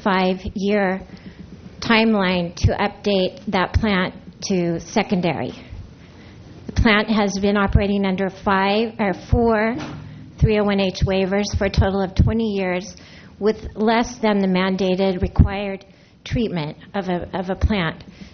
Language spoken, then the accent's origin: English; Morro Bay, California, United States; I am from Morro Bay, California.